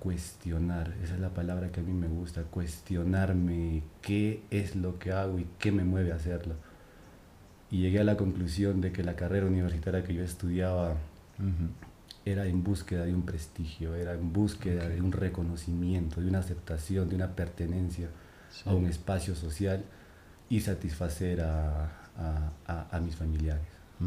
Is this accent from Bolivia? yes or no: no; Arequipa, Peru; born there; Bueno, yo nací en Arequipa.